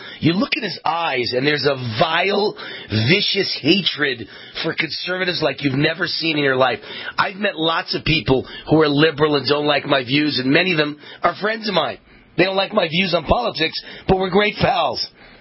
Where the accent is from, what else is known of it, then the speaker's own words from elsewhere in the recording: Mount Vernon, New York, United States; born there; In other words, I was born in Mount Vernon, New York.